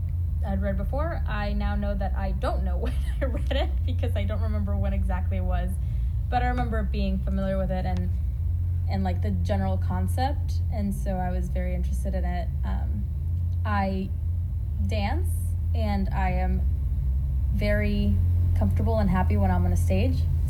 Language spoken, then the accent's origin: English; Honduras; So I grew up in Honduras